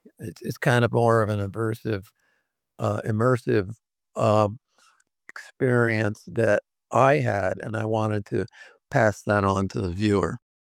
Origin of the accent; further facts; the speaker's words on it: Saranac Lake, New York, United States; I grew up in Saranac Lake across the street from a lake.